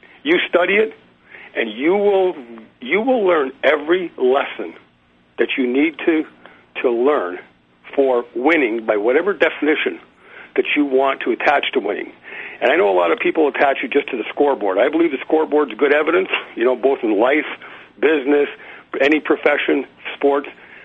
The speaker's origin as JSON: {"language": "English", "country": "Canada", "said": "I'm from Canada."}